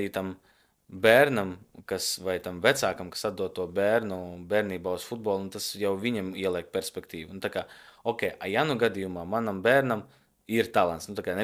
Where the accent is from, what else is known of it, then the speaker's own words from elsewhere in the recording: Rēzekne, Rēzekne Municipality, Latvia; Es esmu no Rēzeknes un man ir reāla sāpe